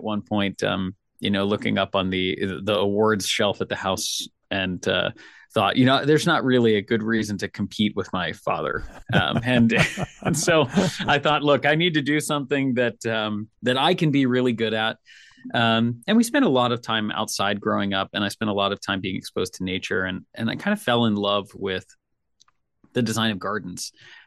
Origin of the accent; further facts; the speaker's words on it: Nashville, Tennessee, United States; Aaron is from Jersey and I'm from Nashville. And so my propensity to say hi and make eye contact makes me a real threat on the East Coast